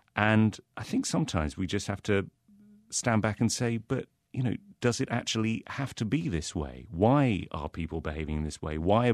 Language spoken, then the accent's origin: English; England, United Kingdom; accent: English; And I, for all my pretentious English accent, I'm an immense fan of American football.